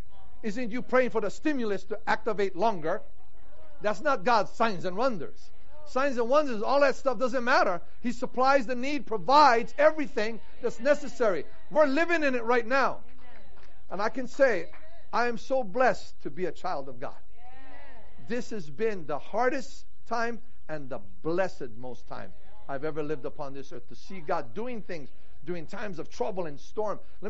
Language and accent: English; United States; And having part in it because I'm an American. I'm blessed to be an American.